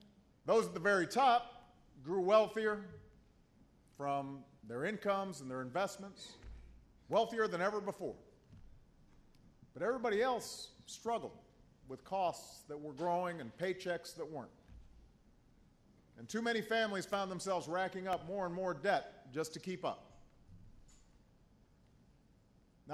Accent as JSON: {"language": "English", "region": "Kansas", "country": "United States", "said": "Actually, I like to say that I got my name from my father, but I got my accent and my values from my mother. She was born in Wichita. Her mother grew up in Augusta. Her father was from El Dorado. So my Kansas roots run deep."}